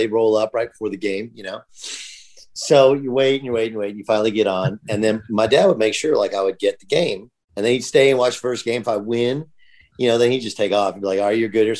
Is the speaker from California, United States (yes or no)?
yes; California, United States; So I grew up in Orange County.